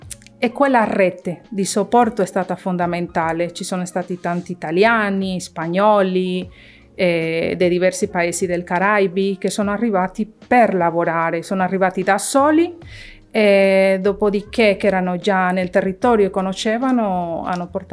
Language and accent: Italian; Panama; Italian is a second language; moved away as an adult; now in Italy; Io vengo da Panama, nell'Hispano America. E quando sono arrivata qui in Sardegna mi sono trovata che dovevo reinventarmi, dovevo imparare una lingua